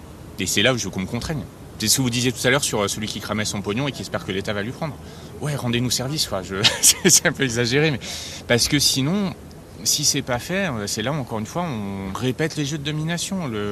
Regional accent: Saint-Germain-en-Laye, Île-de-France, France; j'ai vécu à Saint-Germain-en-Laye toute mon enfance, école catho, homme blanc, c'est le HSBC, hein, c'est le homme blanc straight catholique, fils d'entrepreneur.

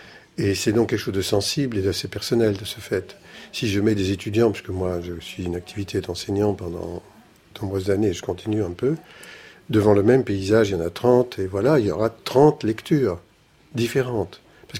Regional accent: Nouvelle-Aquitaine, France; si on met quelqu'un du Limousin, moi je suis du Limousin

